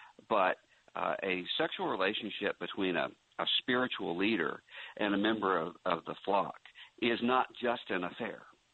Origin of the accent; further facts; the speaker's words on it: Mississippi, United States; I mean, I grew up in Mississippi in the generation after Jim Crow and the Civil Rights Movement.